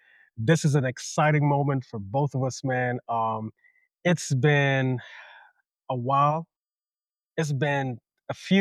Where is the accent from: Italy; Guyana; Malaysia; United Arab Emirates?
Guyana; So first of all, I am from Guyana, South America.